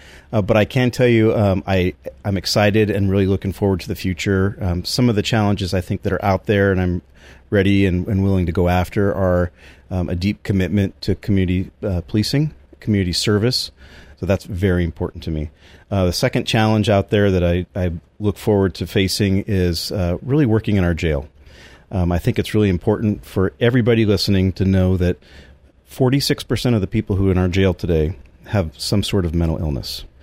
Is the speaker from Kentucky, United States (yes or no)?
no; Novato, California, United States; I grew up in Novato, graduated from San Marin High School.